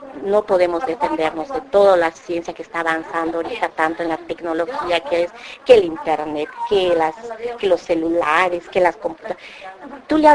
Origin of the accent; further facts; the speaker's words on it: Campeche, Mexico; pues como vengo de Campeche, de pues una ciudad, un pueblo más grande